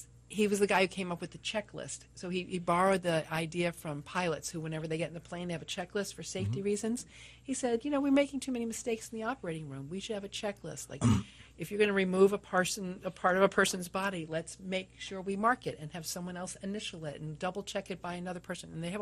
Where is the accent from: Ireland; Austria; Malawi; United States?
United States; Long Island, New York; I'm originally from Long Island in New York.